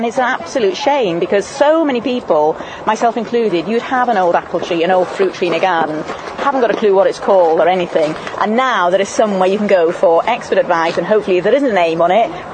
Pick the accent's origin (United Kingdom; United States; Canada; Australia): United Kingdom; Wales; I mean, I am from Wales anyway